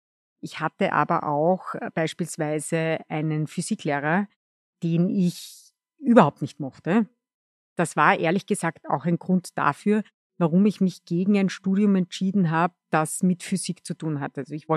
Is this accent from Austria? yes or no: yes; Upper Austria, Austria; now in Vienna, Austria; Lebe in Wien, bin eigentlich aus Oberösterreich.